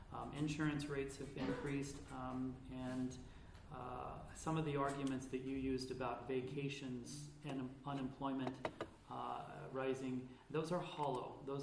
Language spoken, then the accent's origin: English; Oregon, United States; I grew up in the Illinois Valley. I spent a lot of time in the Tequilma area as a kid.